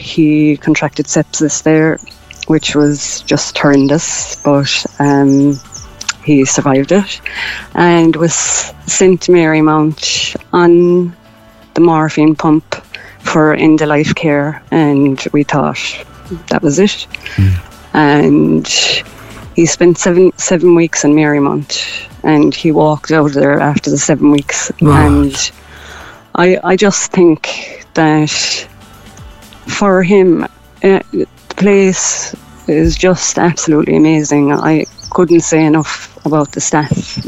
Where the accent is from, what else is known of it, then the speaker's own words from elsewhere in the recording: Munster, Ireland; now in Cork, Ireland; I'm originally from Kerry, but I live in Cork